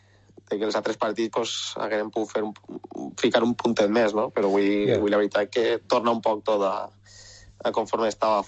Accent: Villarreal, Valencian Community, Spain; Ah, és d'ací de Villarreal

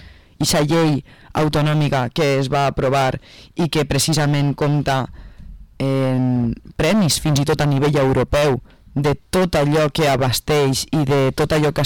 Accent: Vila-real, Valencian Community, Spain; perquè és d'on soc ciutadana i a més estic ara posada en política, doncs és Vila-real

